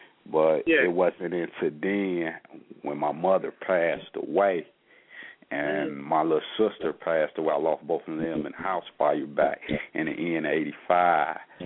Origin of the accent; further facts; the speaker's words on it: Cleveland, Mississippi, United States; now in Chicago, United States; when I came from Cleveland, Mississippi to Chicago, I already had a lot of relatives and uncles them and cousins and friends